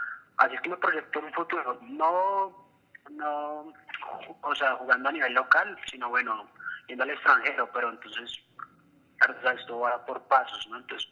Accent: Bogotá, Colombia; Sí, yo soy bogotano, nací acá.

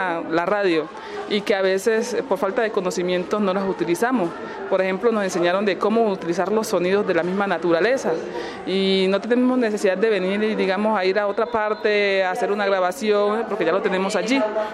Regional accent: Quibdó, Chocó, Colombia; vengo del departamento del Chocó, municipio de Quibdó

